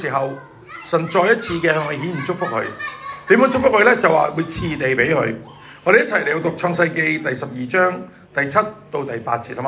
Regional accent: Hong Kong; 我香港出世，香港長大，我都未夠70歲，

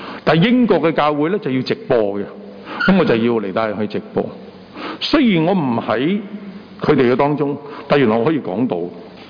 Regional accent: Hong Kong; 我香港土生土长，我未翻过大陆。

